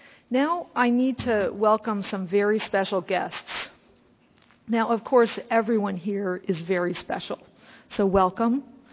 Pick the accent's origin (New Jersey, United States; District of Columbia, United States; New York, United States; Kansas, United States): District of Columbia, United States; Washington; born there; I was born here in Washington, and I'm so thrilled that the meeting has come home